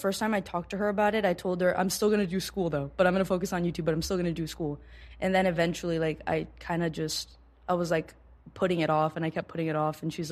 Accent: El Paso, Texas, United States; I grew up in El Paso, and literally 15 minutes, it's Mexico and it's Juarez.

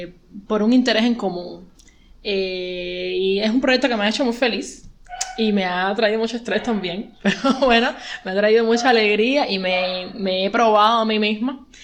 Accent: Cuba; realmente yo salí de Cuba, tú sabes, y vi cosas y tuve el tiempo de ponerme a pensar

